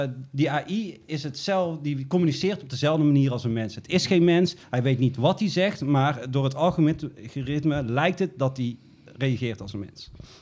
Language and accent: Dutch; Boxtel, North Brabant, Netherlands; now in Tilburg, Netherlands; Ik kom uit Boksel oorspronkelijk, maar ik woon in Tilburg.